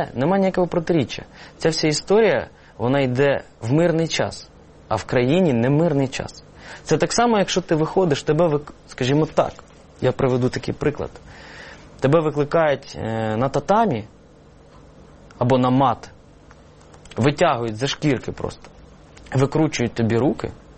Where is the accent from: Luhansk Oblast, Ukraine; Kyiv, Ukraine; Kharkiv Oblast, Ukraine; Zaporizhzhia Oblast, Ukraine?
Kyiv, Ukraine; Я народився на Подолі, в Києві, виріс тут. Тут поруч біля вашої студії пройшли мої шкільні роки на Порожнізній.